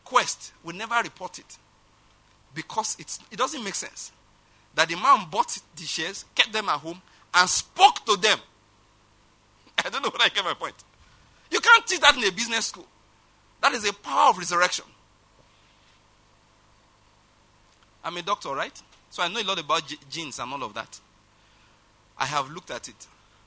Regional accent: Ondo, Nigeria; Like I always say, I'm from Ondo State, my wife's from Delta, my children are from Enugu State.

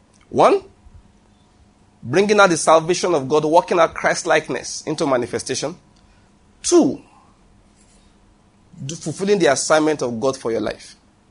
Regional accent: Nigeria; It's only once I preached in another country that's not Nigeria. I'm a Nigerian preacher.

